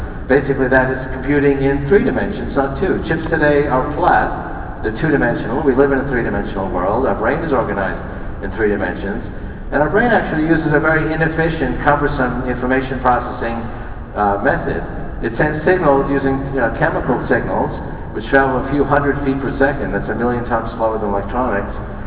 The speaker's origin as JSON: {"language": "English", "region": "New York", "country": "United States", "tie": "born or raised there", "said": "So when I was a high school student growing up in New York, I would hang out at the surplus electronic shops in Canal Street, which is still there"}